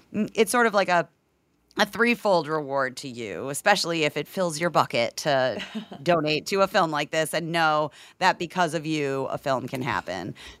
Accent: Ohio, United States; accent: Midwest; Christian and I are both voice actors from the Midwest. So I think that we have, and I'm from Ohio, so I think my voice is supposed to be the most, like, balanced, unaccented

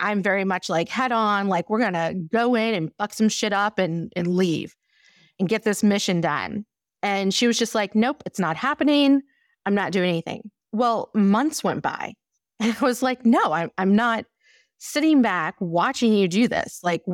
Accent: New Orleans, Louisiana, United States; I'm from New Orleans, I'm fun, I'm happy, I'm all these great things, right?

